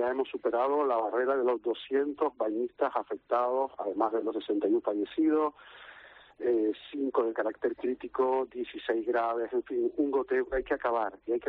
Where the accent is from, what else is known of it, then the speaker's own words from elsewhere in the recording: Gáldar, Canary Islands, Spain; Yo soy de Galdar, conozco la costa, desde niño o niña me estoy bañando ahí